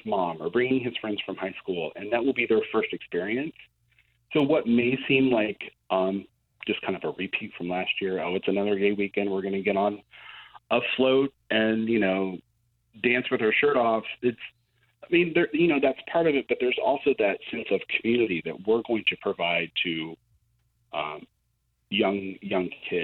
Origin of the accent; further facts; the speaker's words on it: Illinois, United States; My first Pride experience was Chicago Pride, because I grew up in Central Illinois, a little tiny farming town.